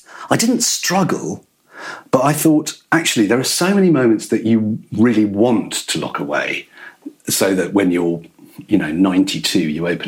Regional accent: Newcastle, North East England, United Kingdom; I grew up in Newcastle and my brother and I went to an all-boys school, the Royal Grammar School in Newcastle.

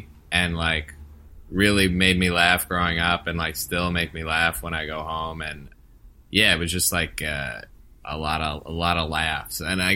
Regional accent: Connecticut, United States; Yeah, it was, I mean, like, we grew up in Connecticut

